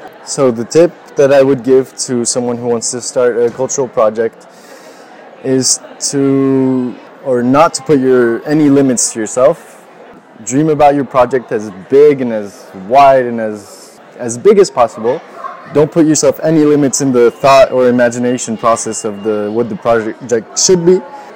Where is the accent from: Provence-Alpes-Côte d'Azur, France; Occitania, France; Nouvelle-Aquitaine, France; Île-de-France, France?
Nouvelle-Aquitaine, France; Biarritz; I'm 26 years old. I'm from France, Biarritz, France